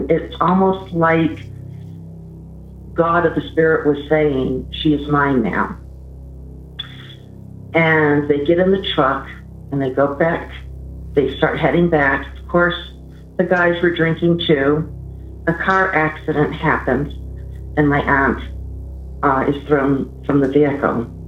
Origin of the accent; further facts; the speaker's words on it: Northern New England, United States; And I'm from Northern New England, so we would heat by wood